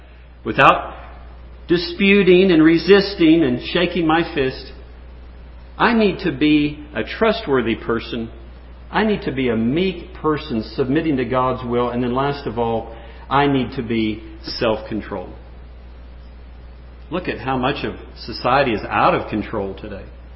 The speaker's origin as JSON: {"language": "English", "region": "Texas", "country": "United States", "tie": "born or raised there", "said": "when I was in junior high school, we moved out about 40 miles west of San Antonio, Texas. I was born in San Antonio, and then later in life, we came back to that area."}